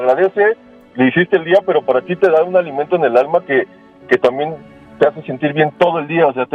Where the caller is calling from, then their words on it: Ecatepec, State of Mexico, Mexico; De Catepec.